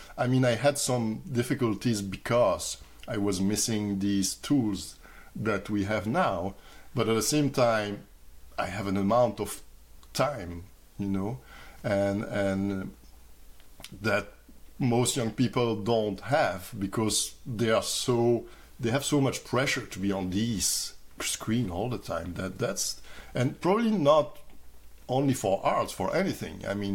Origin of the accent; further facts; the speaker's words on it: Belgium; now in Canada; As I'm originally from Belgium, we have a weather system that is pretty close to, you know, Great Britain or Ireland